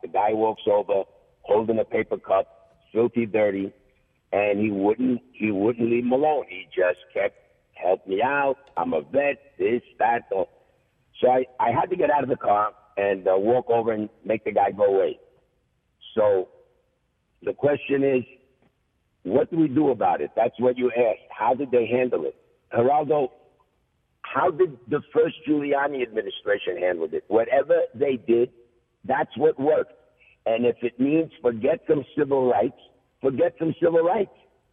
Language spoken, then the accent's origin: English; Brooklyn, New York, United States; I've been born and raised in Bay Ridge all my life, and when I'm dealing with this in Bay Ridge, it's really, really not good.